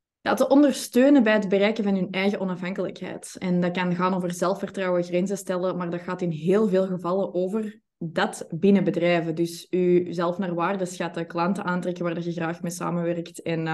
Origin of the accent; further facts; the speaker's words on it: Antwerp, Flanders, Belgium; Van Antwerpen, zoals je kunt horen.